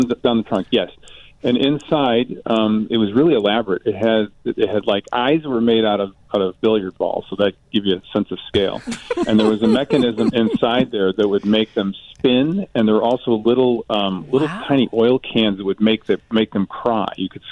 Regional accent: Chicago, Illinois, United States; that's one of the catchiest theme songs of any of the cartoon features we grew up with in Chicago.

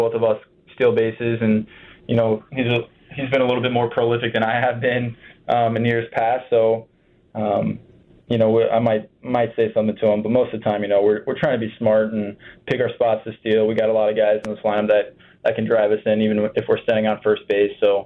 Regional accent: Ohio, United States; You know, I'm from Ohio.

